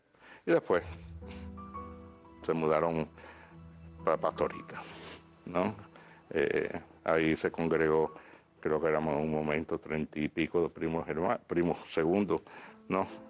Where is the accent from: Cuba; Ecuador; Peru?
Cuba; Pero soy cubano, siempre en el sentido cubano, parte porque la familia nuestra ha estado en Cuba, parte de la familia desde 1512.